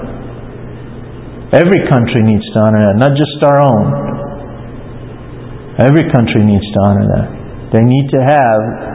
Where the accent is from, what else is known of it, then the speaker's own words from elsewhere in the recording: United States; I'm an American, and I have the right to free speech